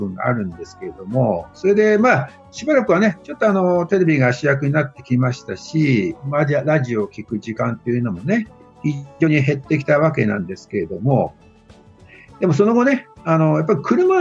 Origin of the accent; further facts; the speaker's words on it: Kansai, Japan; 私は関西の出身なんですけどね、